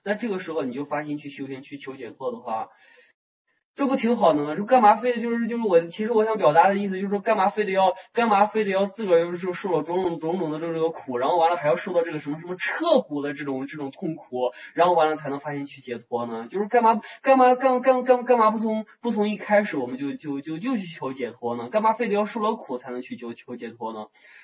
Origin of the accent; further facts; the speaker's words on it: Shaanxi, China; 我们陕西人爱吃面，西安人爱吃面